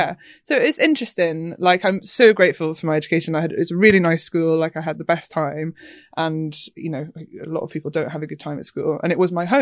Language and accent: English; Edinburgh, Scotland, United Kingdom; born there; I was born in Edinburgh, but my parents are English, and they moved up to Edinburgh before I was born.